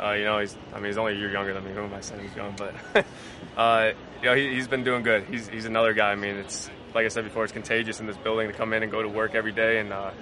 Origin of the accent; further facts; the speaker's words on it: Chicago, Illinois, United States; even though I'm from Chicago, I was like Brett Favre growing up.